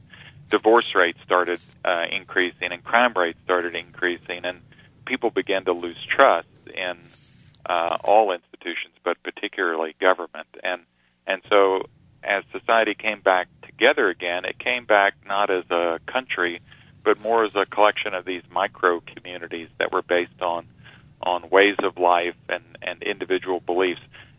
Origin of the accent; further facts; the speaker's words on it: Kentucky, United States; And then parts of my home state of Kentucky have just fallen into this incredible prescription drug abuse problem.